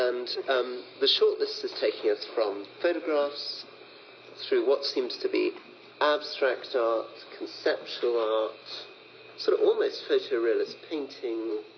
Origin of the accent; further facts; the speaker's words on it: Scotland, United Kingdom; now in Cumbria, United Kingdom; I'm a Scot, but I now live in Cumbria, 35 miles south of the boundary between England and Scotland